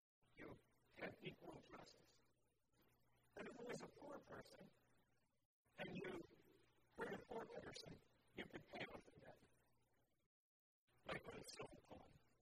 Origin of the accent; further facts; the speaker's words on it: Brooklyn, New York, United States; I grew up in Brooklyn, New York, and I didn't teach these principles on the street.